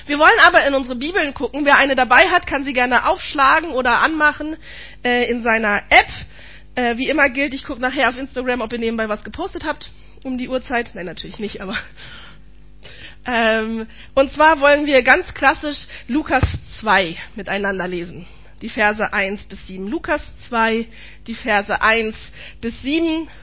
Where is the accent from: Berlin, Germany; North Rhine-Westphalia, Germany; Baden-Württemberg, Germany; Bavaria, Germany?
Berlin, Germany; accent: Berlin; Also ich bin Berliner. Wer das an meiner Berliner Schnauze noch nicht rausgefunden hat, ich bin Westberliner Kind. Also ich bin ungefähr ein Jahr vor der Mauer, bevor die Mauer gefallen ist, geboren. Also Westberlin ist auch so relativ bei mir. Aber Berlin.